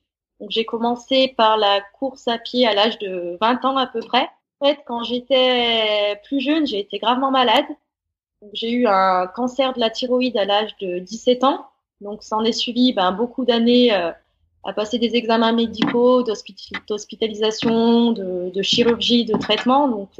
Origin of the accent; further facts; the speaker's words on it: Auvergne-Rhône-Alpes, France; je viens de la Loire, je m'entraîne sur le terrain ligérien et j'ai réussi